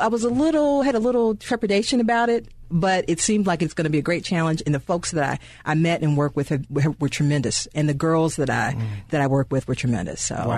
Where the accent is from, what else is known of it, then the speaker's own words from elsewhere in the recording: Georgia, United States; Well, see, I grew up in Southwest Georgia. So all Benny. That's right on the Florida line.